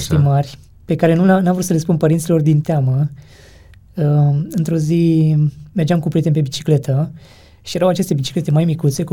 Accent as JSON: {"language": "Romanian", "region": "Olt County", "country": "Romania", "said": "Eu sunt din Olt, deloc."}